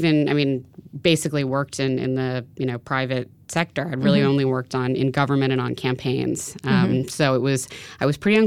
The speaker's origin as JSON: {"language": "English", "town": "New York City", "region": "New York", "country": "United States", "tie": "born or raised there", "said": "Sure. So I grew up in New York City. My dream was to work in politics."}